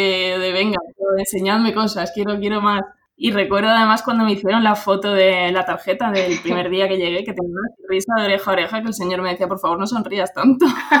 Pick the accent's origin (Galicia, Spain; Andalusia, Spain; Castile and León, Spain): Andalusia, Spain; Mojácar; born there; now in England; Soy española. Nací en Mojácar, un pueblo de Almería.